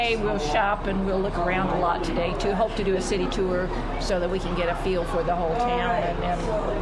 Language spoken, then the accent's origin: English; Carterville, Illinois, United States; I am also from Carterville.